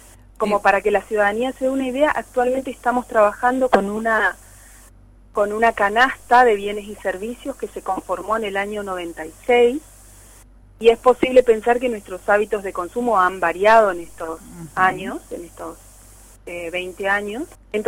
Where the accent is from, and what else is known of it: Argentina